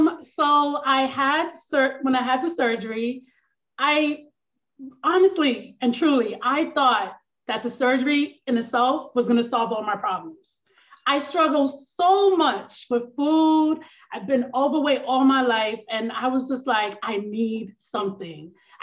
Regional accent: New York City, New York, United States; I'm from New York, the boogie down Bronx.

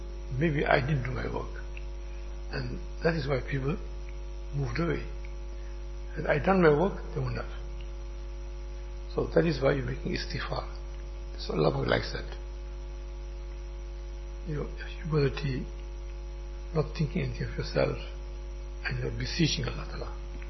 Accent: India; moved away; When I came from India, 1979-80, and she asked me to write it down.

